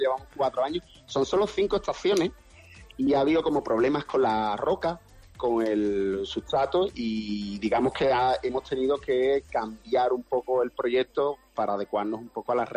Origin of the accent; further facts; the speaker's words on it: San Fernando, Andalusia, Spain; Yo soy de Cádiz, soy de la Isla de León, de San Fernando.